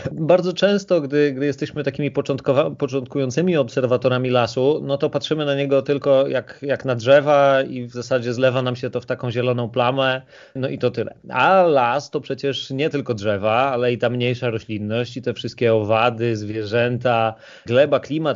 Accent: Kuyavian-Pomeranian Voivodeship, Poland; Ja się wychowałem w okolicach Borów Tucholskich i tutaj w tej mojej okolicy lodowce przyniosły mnóstwo piachu, no i oczywiście działalność człowieka spowodowała, że głównie dookoła mam sosnę

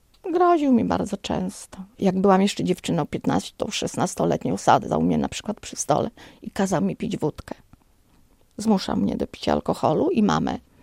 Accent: Warmian-Masurian Voivodeship, Poland; bo ja nie jestem z Białegostoku. Jestem z małego miasteczka na Warmii i Mazurach.

